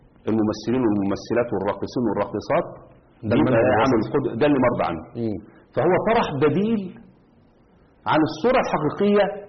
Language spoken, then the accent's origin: Arabic; Egypt; شوفوا عندنا في مصر الإعلام المصري اللي موجود